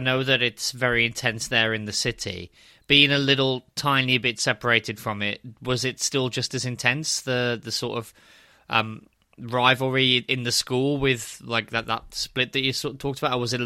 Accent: West Midlands, United Kingdom; accent: Black Country; And now I don't have a big Black Country accent anymore.

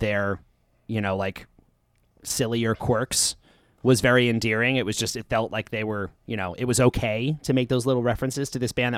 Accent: Long Island, New York, United States; I think when I was a kid, I grew up on Long Island.

